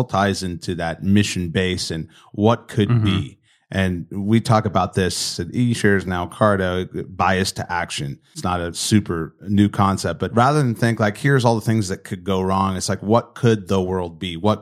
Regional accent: Indiana, United States; And I grew up in Indiana in the Midwest here

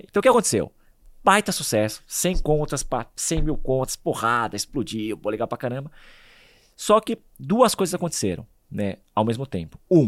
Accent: Argentina; Portuguese is a second language; Sou argentino, tô jogando duro, vou jogar na bola.

